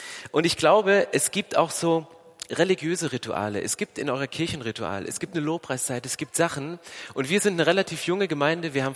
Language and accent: German; eastern Germany, Germany; Also ich bin im Osten groß geworden und wir haben dann Badeofen angeheizt.